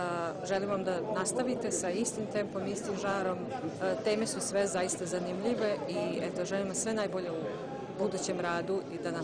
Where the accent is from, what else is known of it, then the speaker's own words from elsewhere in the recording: Sombor, Vojvodina, Serbia; now in London, United Kingdom; inače sam rodom iz Sombora. Živim u Londonu već 32 godine